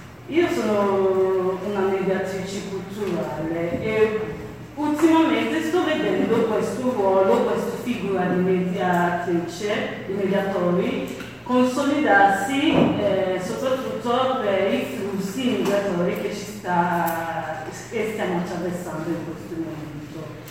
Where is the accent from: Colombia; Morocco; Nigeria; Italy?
Nigeria; perché io sono della Nigeria